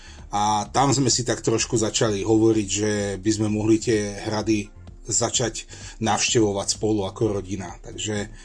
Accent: Trenčín, Trenčín Region, Slovakia; Áno, narodil som sa v Trenčíne, vyrastal som v Trenčíne a teraz bývam pár kilometrov od Trenčína v malej dedinke zvanej Malá Hradná.

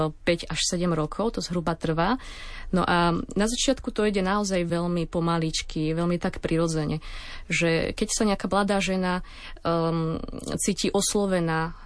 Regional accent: Trenčín, Trenčín Region, Slovakia; Pochádzam z Trenčína, z najväčšieho sídliska Juh

